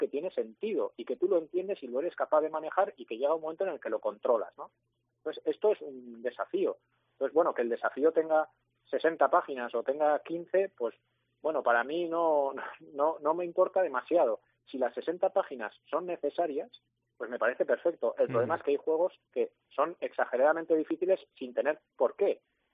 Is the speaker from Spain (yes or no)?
yes; Navarre, Spain; yo creo que para nosotros como navarros la oportunidad de jugar